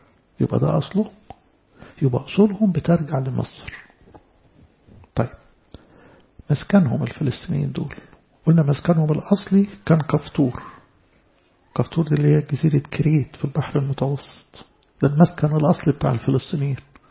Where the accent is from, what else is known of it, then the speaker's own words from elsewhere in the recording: Egypt; ومصرايم اللي منه احنا بقى كمصريين